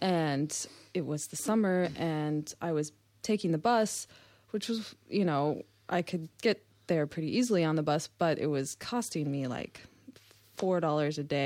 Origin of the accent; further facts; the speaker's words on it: Fresno, California, United States; Well, I grew up in Fresno, California.